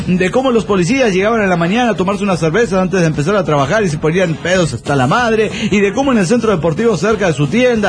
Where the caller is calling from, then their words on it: Chihuahua, Mexico; de Chihuahua.